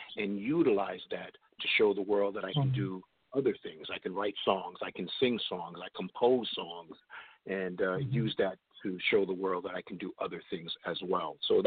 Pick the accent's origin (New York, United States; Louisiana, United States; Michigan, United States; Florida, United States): New York, United States; Brooklyn; And he was from my neighborhood. He was from Brooklyn. You know, so I love seeing my hometown dude going out there and representing and so on.